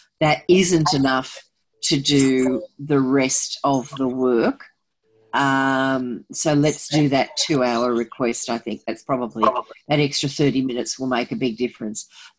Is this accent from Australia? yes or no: yes; Australia; Now, to me, as an Australian in a meeting, when I table something, we're putting it down in written form to be taken as read.